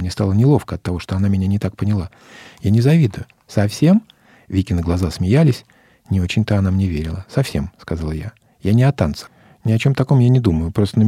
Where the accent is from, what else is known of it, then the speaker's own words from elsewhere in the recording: Crimea, Ukraine; а я из Крыма.